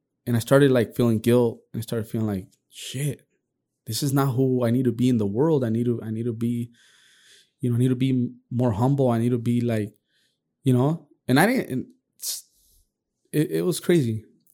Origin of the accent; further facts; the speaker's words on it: Azusa, California, United States; I grew up in Azusa